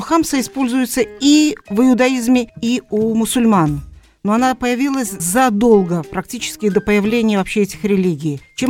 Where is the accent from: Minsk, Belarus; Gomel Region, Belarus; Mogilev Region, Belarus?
Minsk, Belarus; я из Минска